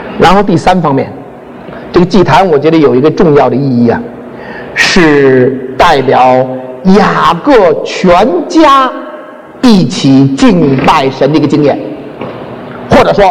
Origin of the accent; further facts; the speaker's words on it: China; 在我们中国人的家庭生活里面，可能因着我们的文化背景或者别方面的关系